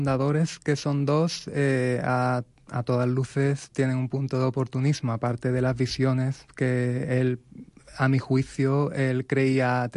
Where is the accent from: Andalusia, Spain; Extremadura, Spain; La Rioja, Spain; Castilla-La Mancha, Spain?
Andalusia, Spain; Jerez de la Frontera; el nombre de mi ciudad natal, Jerez de la Frontera, y en general con cierto espíritu de la Baja Andalucía